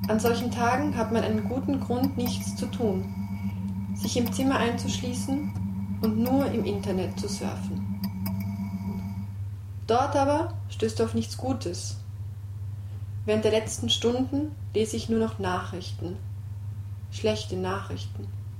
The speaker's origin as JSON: {"language": "German", "region": "Western Georgia", "country": "Georgia", "said": "Nigwisiani ist ein kleines Dorf in meiner Heimat, im Westen Georgiens."}